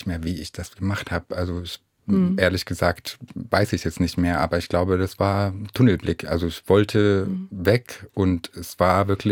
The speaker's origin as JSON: {"language": "German", "country": "Syria", "tie": "born or raised there", "second_language": "German", "said": "Und in Syrien, wo ich aufgewachsen bin, ungefähr 1,5 Jahre, 2 Jahre und bin zur Schule gegangen"}